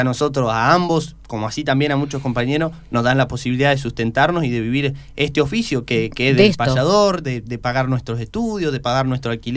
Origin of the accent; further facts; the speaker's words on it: Chos Malal, Neuquén, Argentina; Yo soy de un pago del norte neuquino que se llama Chosmalal, allí al pie de la Cordillera del Viento. Nací también de familia criancera